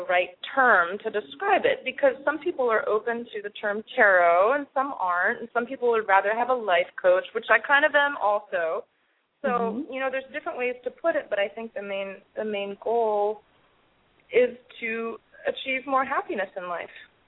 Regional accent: Senegal; also born or lived in Mali; where I grew up in West Africa, in Senegal and Mali, very, very poor economically, especially Mali.

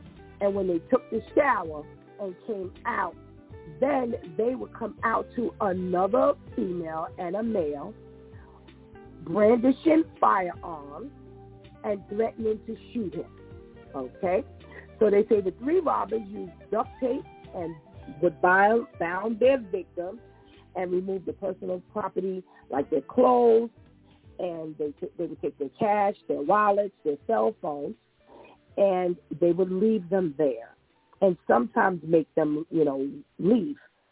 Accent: New York City, New York, United States; I am a Bronxite. Now, let me help you with something here. I grew up in the Bronx, and I know the Bronx.

